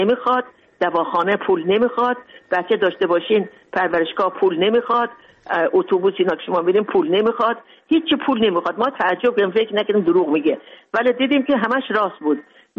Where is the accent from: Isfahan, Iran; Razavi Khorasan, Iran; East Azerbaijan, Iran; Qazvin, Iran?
Razavi Khorasan, Iran; Mashhad; moved away as an adult; also born or lived in Moscow; now in Tajikistan; بزرگ شدم در مشهد، درس خوندم، بزرگ شدم.